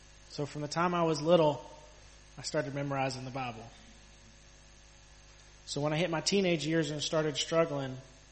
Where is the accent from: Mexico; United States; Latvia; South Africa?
Mexico; And I grew up in Mexico, on my grandpa's farm, working, learning the farm.